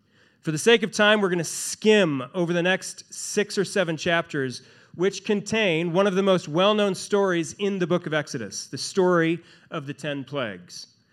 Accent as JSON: {"language": "English", "region": "Midwest", "country": "United States", "said": "just like I say beg or bag or however, because I'm from the Midwest."}